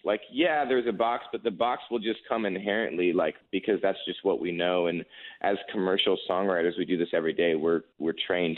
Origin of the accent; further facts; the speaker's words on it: West Coast, United States; I come from the West Coast, you know what I mean?